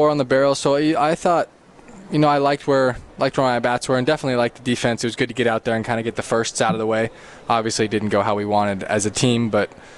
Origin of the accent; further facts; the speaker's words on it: Utah, United States; Yeah, I grew up in Utah, so I never really had a team that I followed super closely.